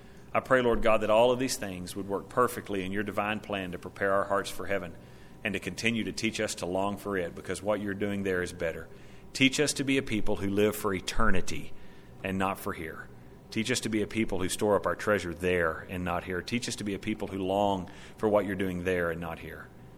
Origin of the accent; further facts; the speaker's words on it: Texas, United States; now in Colorado, United States; I'm a Texan living in Colorado, right? This is not where I belong.